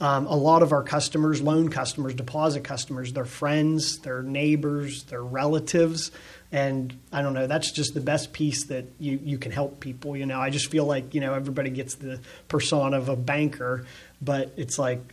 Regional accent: Bedford, Pennsylvania, United States; So I'm originally from Bedford, born and raised. My family, I have a lot of family in Bedford.

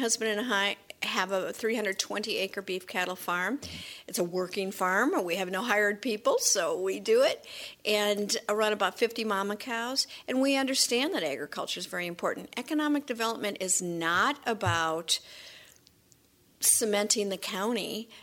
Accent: Heartland, Wisconsin, United States; I grew up on a beef cattle farm in Heartland, Wisconsin.

